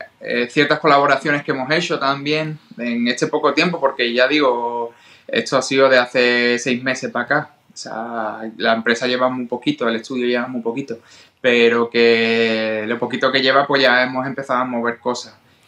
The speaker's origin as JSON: {"language": "Spanish", "region": "Andalusia", "country": "Spain", "said": "esa raíz que tenemos los tres, que somos andaluces"}